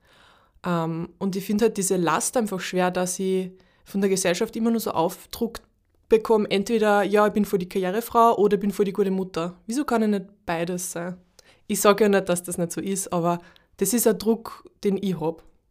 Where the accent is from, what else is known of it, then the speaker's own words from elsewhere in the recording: Linz, Upper Austria, Austria; now in Styria, Austria; Ich bin eigentlich aus Linz, hört man wahrscheinlich. Und meine Eltern wohnen auch weiter weg.